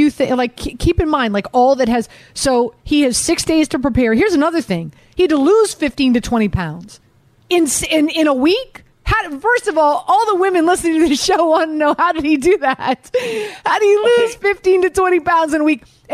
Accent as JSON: {"language": "English", "town": "Miami", "region": "Florida", "country": "United States", "tie": "born or raised there", "also_born_or_lived": "Baltimore", "said": "So I lived in Baltimore. So I grew up in Miami. And as a kid, Miami Vice was the hot show."}